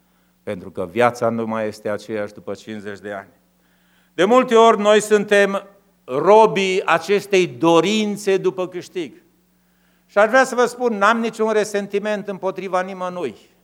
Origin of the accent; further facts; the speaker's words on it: Romania; ca români și ca biserică. Ne-am născut într-o țară săracă.